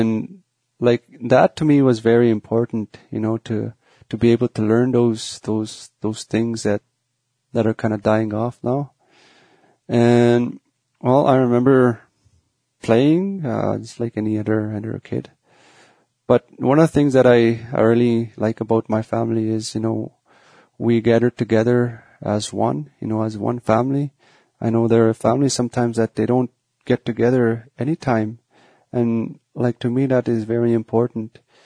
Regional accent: Loon Lake, Alberta, Canada; I am from Northern Alberta, a reserve called Loon Lake, Alberta, which is a Cree community, and I myself am Cree. I still speak a little Cree, and I was born in Slave Lake, Alberta

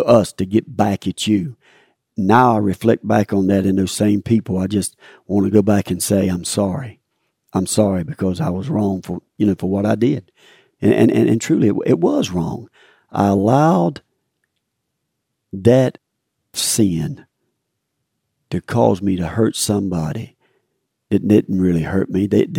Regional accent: Stedman, North Carolina, United States

